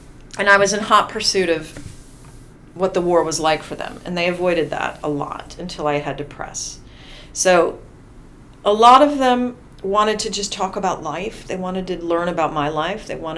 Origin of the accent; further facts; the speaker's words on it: Michigan, United States; I grew up in Michigan and was from Michigan.